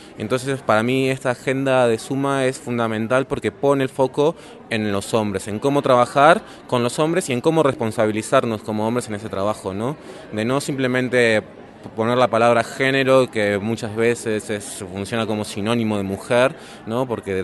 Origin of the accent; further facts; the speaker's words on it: Uruguay; born there; also born or lived in Spain; Soy nacido en Uruguay, pero he vivido en España.